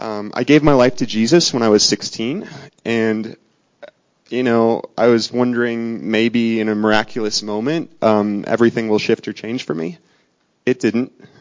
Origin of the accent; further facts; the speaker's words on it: Minnesota, United States; I feel right at home in the ice and the snow. I grew up in Minnesota, so this is like heaven to me.